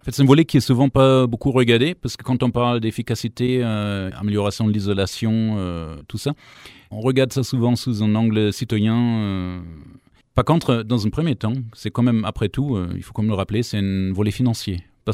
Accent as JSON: {"language": "French", "region": "Hamburg", "country": "Germany", "tie": "born or raised there", "second_language": "French", "moved": "as an adult", "lives_now": "Grenoble, France", "said": "Oui, je viens du sud de Hambourg. Donc c'est une ville à peu près connue en Allemagne du Nord, où j'ai grandi. Je suis arrivé pour terminer mes études à Grenoble. Ça fait une bonne petite trotte maintenant, ça fait 15 ans, plus que 15 ans."}